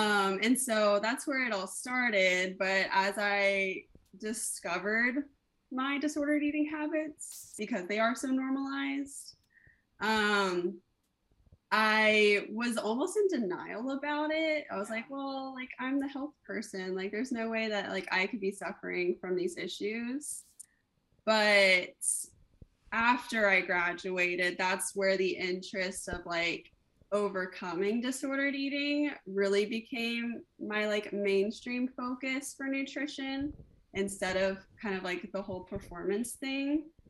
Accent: Florida, United States; Like, no, I was born and raised in Florida.

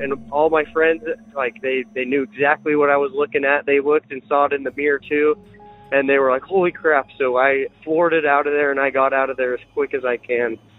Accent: Salt Lake City, Utah, United States; I'm from Salt Lake City, Utah.

